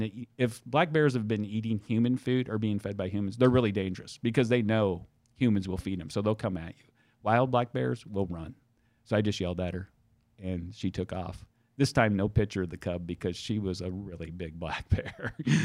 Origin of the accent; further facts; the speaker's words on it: Staunton, Virginia, United States; a little bit of growing up in Staunton, circumnavigating the United States